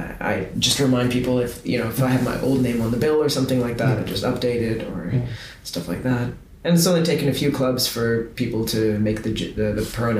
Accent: Canada; because if I say I'm from Canada, sometimes people take that as a punchline.

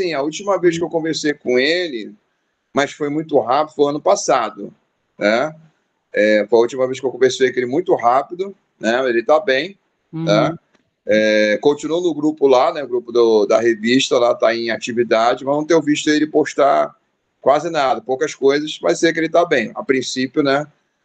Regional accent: Rio de Janeiro, Brazil; accent: carioca; eu sou aqui do estado do Rio de Janeiro, acho que já perceberam meu sotaque, carioquês, né? Bem forte, né, meu sotaque.

